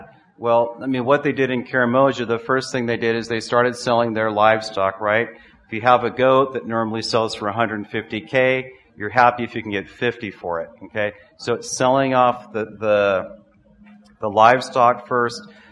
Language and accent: English; United States; Back in my home country of the U.S., we had an economic downturn.